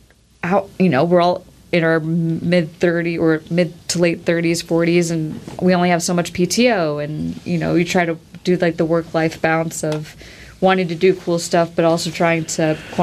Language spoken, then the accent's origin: English; Bellingham, Washington, United States; They were a really big band for me when I was growing up in Bellingham.